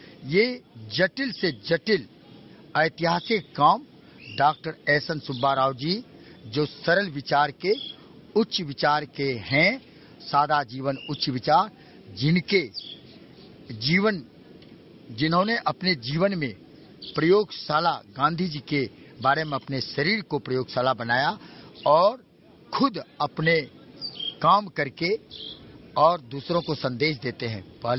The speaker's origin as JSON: {"language": "Hindi", "region": "Bihar", "country": "India", "said": "मैं बिहार से आया हूं और बिहार का भले रहने वाला हूं"}